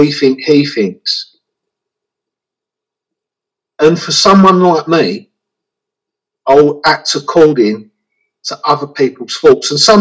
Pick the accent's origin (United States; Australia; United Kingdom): United Kingdom; Clerkenwell, London; And I'm 53. I come from Clerkenwell.